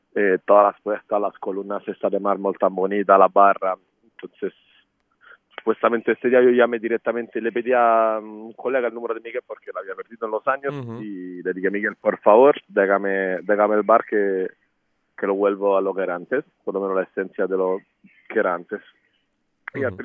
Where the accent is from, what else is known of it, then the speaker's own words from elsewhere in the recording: Rome, Lazio, Italy; yo soy de Roma